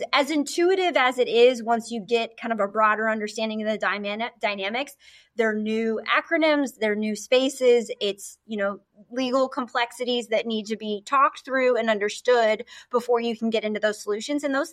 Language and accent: English; Iowa, United States; In some states, like the state, my home state of Iowa